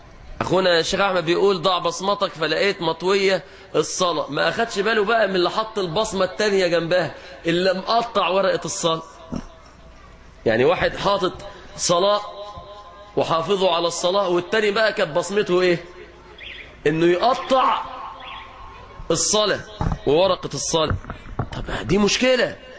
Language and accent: Arabic; Egypt